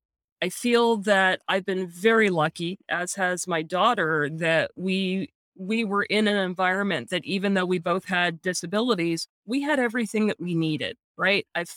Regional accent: California, United States; So yeah, growing up in Silicon Valley turned out to be a real advantage from that perspective

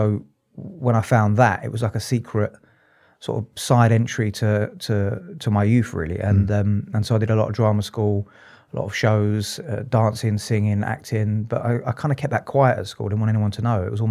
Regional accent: Southend-on-Sea, East of England, United Kingdom; I was born and raised in Southend. You know, Southend-on-Sea, born and raised there, have an Irish mother and a Cypriot dad, Turkish Cypriot dad.

